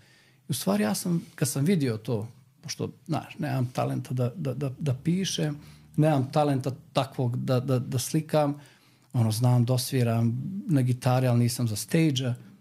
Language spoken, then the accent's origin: Bosnian; Berovo, North Macedonia; ja sam živio sa Nenom Rahmetli. Nisam živio sa roditeljima, oni su bili u Sandžaku, ja sam u Berovu, ja i mlađi brat.